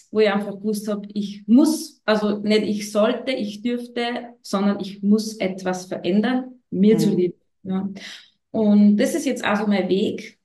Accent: Upper Austria, Austria; Ich bin aus Oberösterreich, also wirklich ein Stück entfernt.

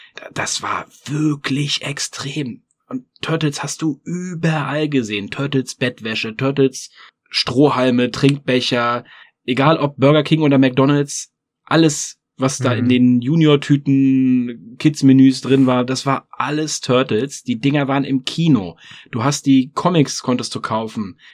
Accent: East Germany, Germany; moved away; Wir kommen aus dem Osten und wir sind ja jetzt 89 oder weiß ich nicht wann geflüchtet.

